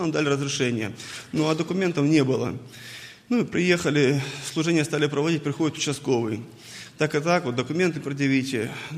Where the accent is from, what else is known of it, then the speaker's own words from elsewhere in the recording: Ukraine; так как я с Украины сам